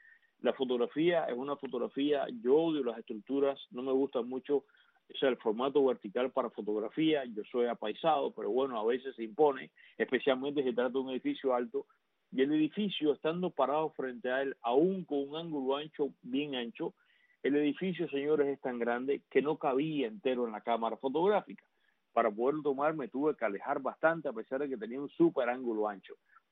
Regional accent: Cuba; yo sé que tú como cubano

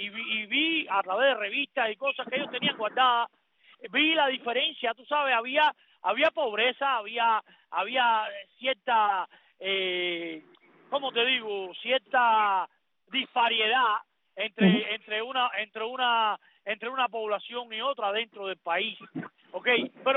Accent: Cuba; moved away as an adult; Hasta que me fui de Cuba en el año 94

